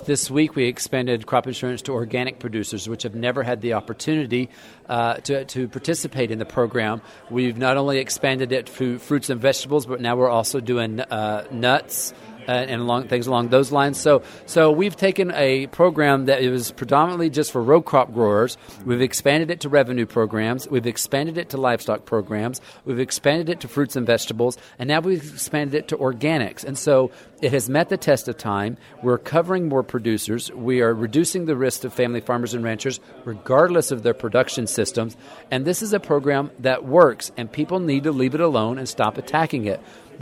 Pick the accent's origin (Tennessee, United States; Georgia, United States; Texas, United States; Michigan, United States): Texas, United States; so please don't be upset with me because I'm from Texas.